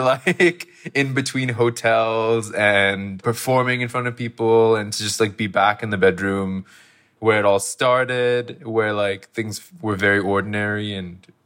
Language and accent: English; Singapore; I grew up in Singapore, queer in Singapore, and even now, it's not super accepted.